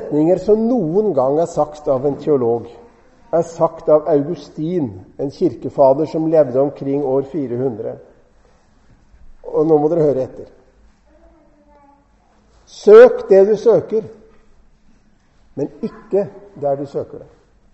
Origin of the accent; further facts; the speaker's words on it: Fredrikstad, Østfold, Norway; Jeg er fra Østfold, fra Fredrikstad.